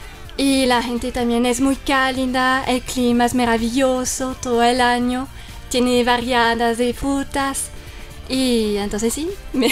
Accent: France; now in Popayán, Colombia; Y soy francesa.

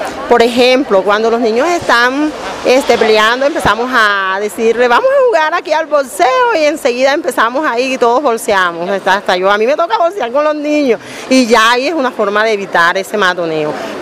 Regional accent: Bolívar, Colombia; vengo del departamento de Bolívar

